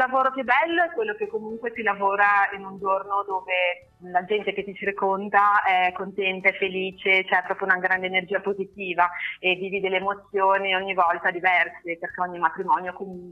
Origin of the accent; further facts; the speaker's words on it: Genoa, Liguria, Italy; Ma io sono di Genova, però mi muovo su tutta la Liguria, su tutta Italia